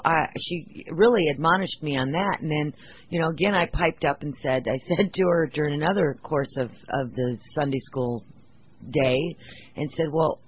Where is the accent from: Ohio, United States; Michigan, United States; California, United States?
Michigan, United States; Gaines; born there; Well, technically, I was born in a city called Gaines, Michigan. Now, no one actually knows where that's at, so as a reference point, it was Flint, Michigan.